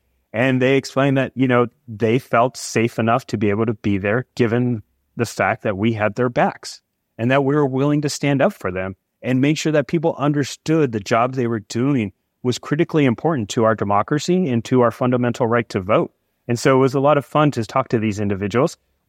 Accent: Tucson, Arizona, United States; now in Nevada, United States; growing up in Tucson, Arizona, being a lifelong Arizona Wildcat fan, going to the University of Arizona for 9 years. But Nevada is my home.

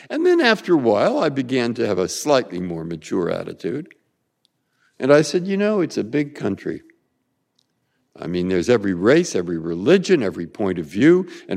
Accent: San Francisco, California, United States; also born or lived in Massachusetts; I grew up in San Francisco. I had my career here in Massachusetts

